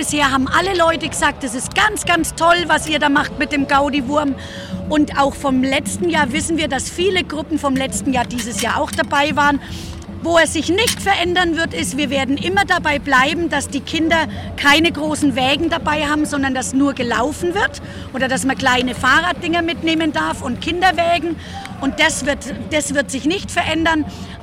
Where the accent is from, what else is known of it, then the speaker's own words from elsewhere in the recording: Bavaria, Germany; born there; Oh, ich bin in Franken geboren und da ist man automatisch ein Faschingskind.